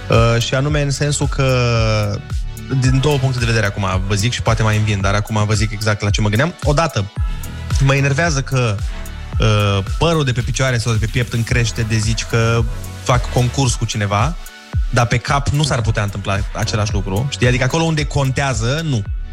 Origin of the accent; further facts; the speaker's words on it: Suceava, Suceava County, Romania; eu am copilărit în Suceava, am avut zăpadă de fiecare an.